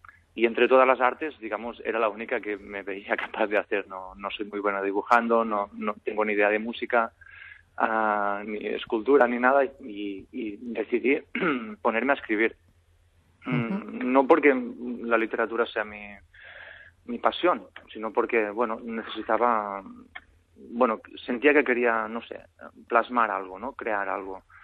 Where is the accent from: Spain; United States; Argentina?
Spain; Catalonia; Entonces cogí mi pueblo, que es un pueblo cerca de Girona, una casa antigua, una masía bastante antigua